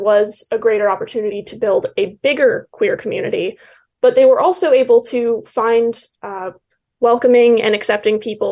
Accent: Boise, Idaho, United States; Part of what motivated me to do this research was sort of growing up outside Boise in Idaho, and not feeling like there was any history to be found where I grew up

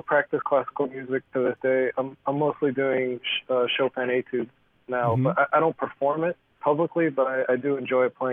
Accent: Cuba; growing up in Cuba, I feel like it's basically the same ingredients as far as the music is concerned.

